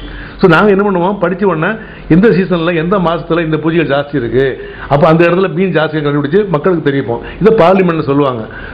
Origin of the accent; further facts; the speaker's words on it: Nachanthapatti, Tamil Nadu, India; எங்கள் ஊர் நச்சாந்தப்பட்டி, நான் பிள்ளையார்பட்டி கோயிலை சேர்ந்தவன். எங்கள் ஊரில் கிட்டத்தட்ட ஒரு 700 புள்ளி இருக்காங்க.